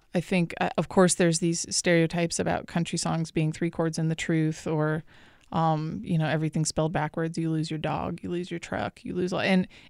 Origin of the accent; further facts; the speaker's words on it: Massachusetts, United States; accent: twang; As a kid growing up in Western Mass, I was ridiculed for my diphthongs, for my twang, and so I eliminated it.